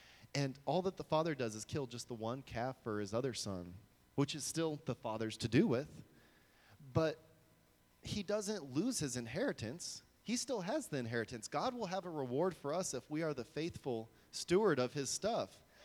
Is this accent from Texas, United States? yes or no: yes; Texas, United States; This is like Southern Baptist church territory here in Dallas-Fort Worth area. In my hometown of about 17,000 to 20,000 people, there's one Southern Baptist church.